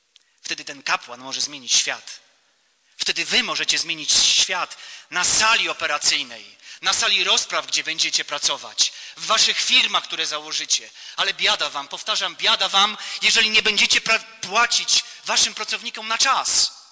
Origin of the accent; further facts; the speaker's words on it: Białystok, Podlaskie Voivodeship, Poland; Miałem 11 lat, kiedy w październiku 1984 roku do mojego rodzinnego miasta w Białymstoku przywieziono zwłoki księdza Jerzego.